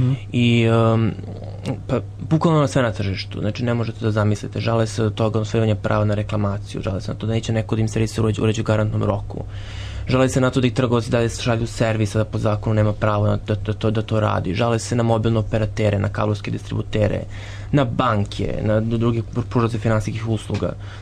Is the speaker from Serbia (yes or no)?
yes; Serbia; Pa mi smo Srbi, naravno navikli smo da imamo inspektora koji će tu predstavljati državu